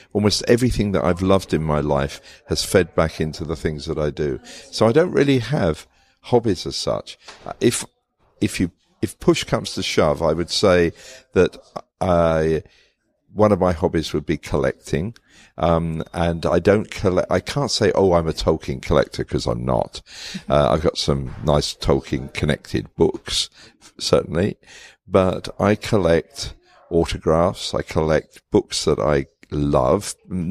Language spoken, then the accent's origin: English; London, United Kingdom; I was born in London and I've lived in and around London all of my life.